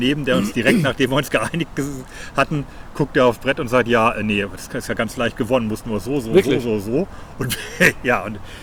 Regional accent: Germany; Als Deutscher hast du meistens 2 Wertungszahlen, das heißt diese deutsche Wertungszahl und dann das internationale Elo.

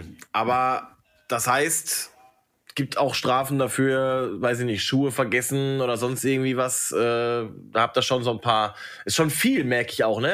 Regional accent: Hamm, North Rhine-Westphalia, Germany; moved away; bei uns, da wo ich aufgewachsen bin, in Hamm, das ist halt mehr so ein Eishockey-Standort als hier unten im Südwesten. da wo ich jetzt wohne, in einem Umkreis von Karlsruhe

